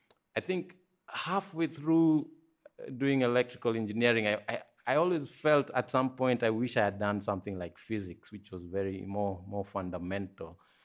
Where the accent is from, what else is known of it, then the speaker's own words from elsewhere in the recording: Nairobi, Kenya; moved away as an adult; I was born in Kenya, in Nairobi, so that's, you know, that's where I spent the first maybe 23 years of my life in Nairobi, in Kenya.